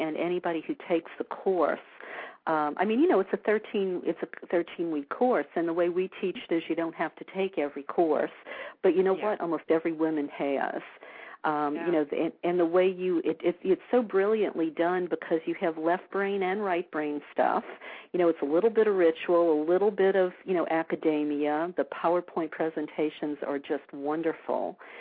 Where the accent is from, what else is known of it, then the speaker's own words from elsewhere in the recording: New Orleans, Louisiana, United States; now in California, United States; I mean, look, I grew up in New Orleans, the Bible Belt. I didn't know about any of this till I moved to California.